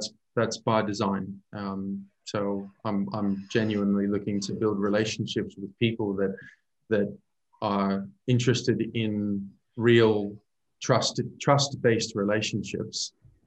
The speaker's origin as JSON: {"language": "English", "country": "United States", "said": "I am American and my wife's Canadian."}